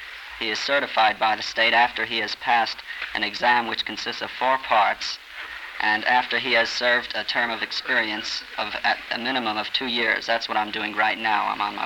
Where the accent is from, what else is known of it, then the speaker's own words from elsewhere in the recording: Long Beach, California, United States; moved away; Well, I'm from Long Beach.